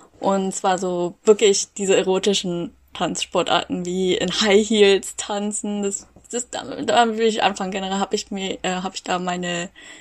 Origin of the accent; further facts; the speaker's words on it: Berlin, Germany; Also, ich bin Berlin aufgewachsen. Ich würde mich jetzt auch als Berlinerin bezeichnen, weil ich länger als 10 Jahre hier lebe.